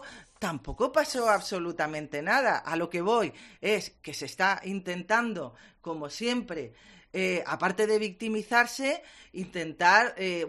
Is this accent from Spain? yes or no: yes; Valencian Community, Spain; las personas que somos de la Comunidad Valenciana